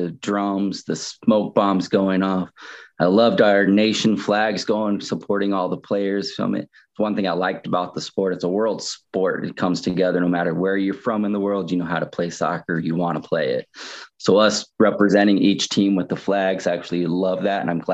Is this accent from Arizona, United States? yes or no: yes; Mesa, Arizona, United States; I'm an Arizona native, born and raised in Arizona, played youth soccer, high school soccer, some club teams throughout the valley.